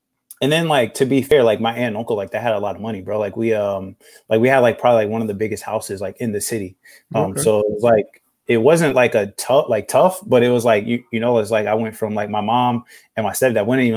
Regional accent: Indiana, United States; also born or lived in Texas; Basically, we grew up in Indiana with him from the time I was in second grade to like sixth or seventh.

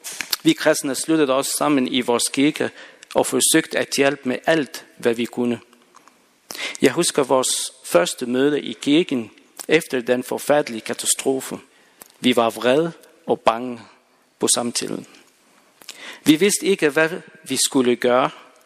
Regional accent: Egypt; now in Denmark; Jeg kommer fra Egypten

